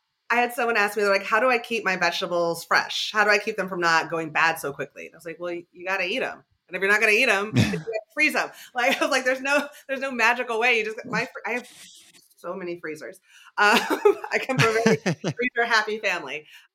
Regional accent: Fresno, California, United States; now in Georgia, United States; As I mentioned at the top, I'm from Fresno, California, which, butt of many jokes, but it is just, there's food everywhere.

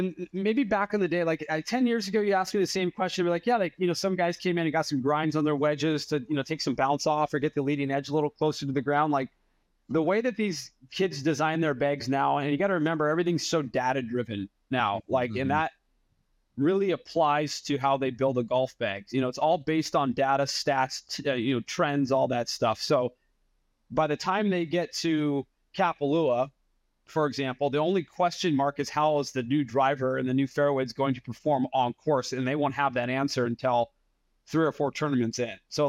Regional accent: Washington, United States; Came from a big baseball family. So growing up in Washington, my dad was our baseball coach

